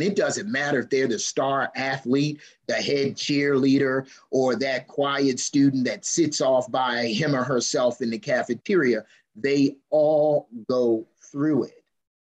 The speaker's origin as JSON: {"language": "English", "town": "Baltimore", "region": "Maryland", "country": "United States", "tie": "born or raised there", "said": "Through elementary, middle, and high school, growing up in Baltimore, there's only one motivational speaker that I remember coming through the school system, Montel Williams."}